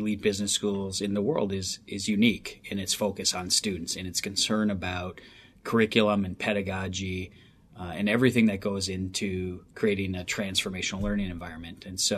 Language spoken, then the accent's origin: English; Wisconsin, United States; I grew up in Wisconsin, spent the first 22 years of my life there with a little side stint or two in Japan.